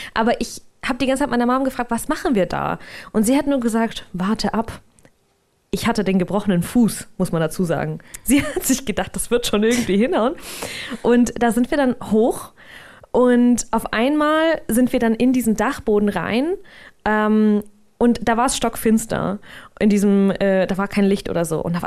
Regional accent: Saint Petersburg, Russia; Und wir sind nach St. Petersburg, wo ich herkomme, wo ich geboren bin, zurück.

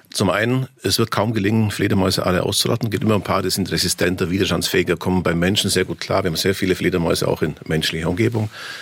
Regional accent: Marktoberdorf, Bavaria, Germany; Ja, ich komme aus dem Allgäu, aus der Gegend vom Markt Oberdorf, falls man das kennt, also Ostallgäu. So ganz knapp vor den Alpen, sag ich mal, ja.

